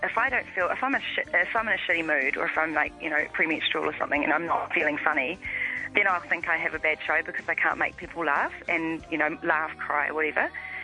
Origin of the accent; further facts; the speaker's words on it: Christchurch, Canterbury, New Zealand; growing up in Christchurch and going to those kind of festivals